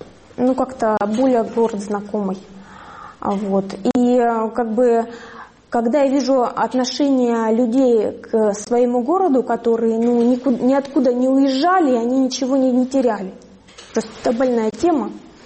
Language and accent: Russian; Donetsk, Donetsk Oblast, Ukraine; moved away as an adult; я переселенка из Донецка. Я приехала сюда с двумя детьми и вижу свое будущее в Горняке, потому что в Донецке я его не увидела.